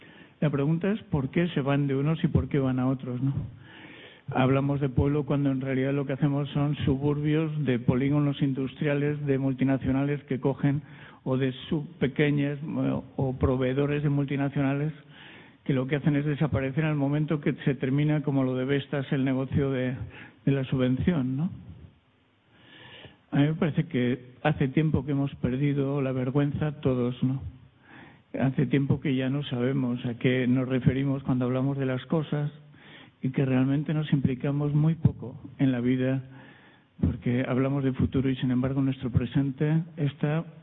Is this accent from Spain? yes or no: yes; Basque Country, Spain; Hola, buenas tardes. Soy vizcaíno. En mi tierra, tengo 65 años, en mi tierra también pasó algo parecido. Éramos mineros y se fue, se acabó.